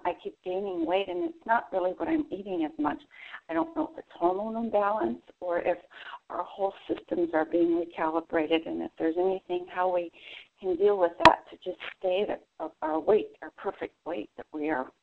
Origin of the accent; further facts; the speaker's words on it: Hawaii, United States; I'm from Hawaii.